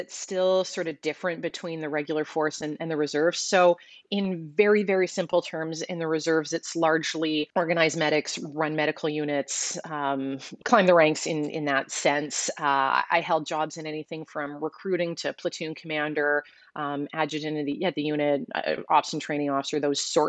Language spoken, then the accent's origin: English; Maple Ridge, British Columbia, Canada; I'm really from the burbs of Vancouver. I grew up in Maple Ridge, BC.